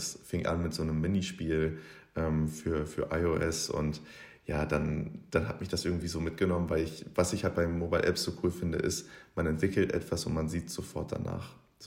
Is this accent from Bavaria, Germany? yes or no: no; Lower Saxony, Germany; Ich komme aus Niedersachsen